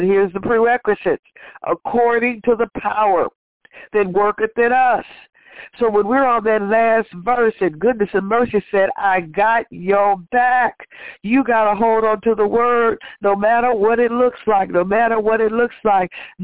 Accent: Texas, United States; I'm from Texas, where right up the road is the watermelon capital of the world, where some of the best fruits and vegetables are, and they come from the valley

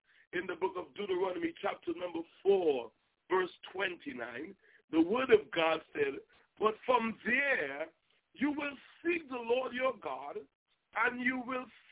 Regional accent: Trinidad & Tobago; now in United States; So when I came to America from Trinidad and Tobago, I came what you may call undocumented, as a lot of people did.

